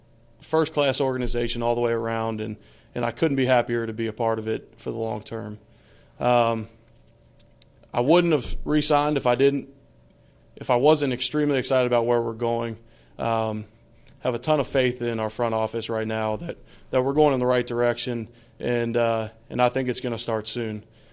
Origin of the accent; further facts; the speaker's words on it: Cincinnati, Ohio, United States; It's similar to where I grew up in Cincinnati, a blue-collar town, down-to-earth people, good food, just an area that's welcoming.